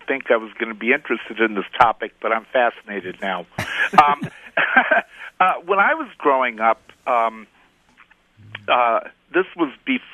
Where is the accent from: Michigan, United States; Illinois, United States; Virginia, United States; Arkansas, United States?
Michigan, United States; Detroit; Lay's potato chips, I grew up in Detroit, and you could buy their potato chips in a can, too.